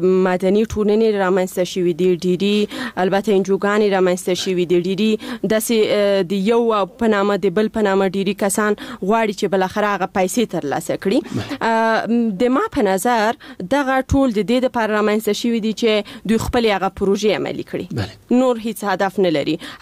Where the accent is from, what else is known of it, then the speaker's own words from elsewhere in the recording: Paktia, Afghanistan; زه د پکتیا د دسی یو ولسوالۍ چې اصلا الته د انجونو لپاره هیڅ خوانځای نشته